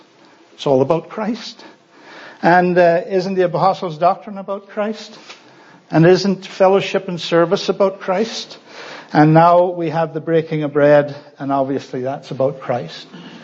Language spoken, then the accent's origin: English; Northern Ireland, United Kingdom; When I grew up in Northern Ireland, we still were under the influences of revival from 1859 and from the 1930s.